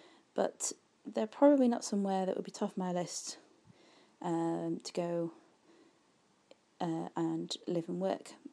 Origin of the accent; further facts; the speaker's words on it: Yorkshire and the Humber, United Kingdom; It's somewhere like where I grew up in North Yorkshire